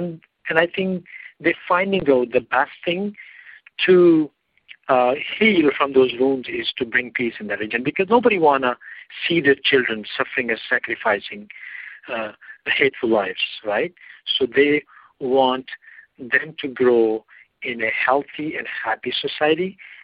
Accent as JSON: {"language": "English", "country": "Pakistan", "tie": "born or raised there", "said": "When I was growing up in Pakistan, there was a hate among people against India"}